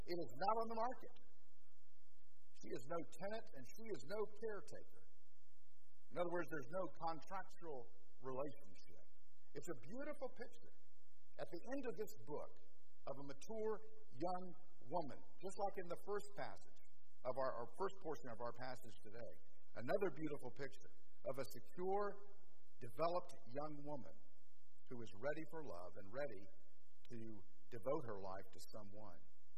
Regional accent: Orlando, Florida, United States; You know, growing up in Orlando, I used to travel back and forth to the beach.

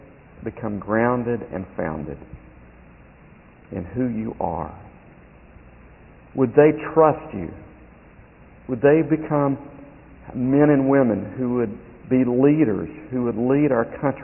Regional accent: North Carolina, United States; I grew up in North Carolina, a little tiny grocery store.

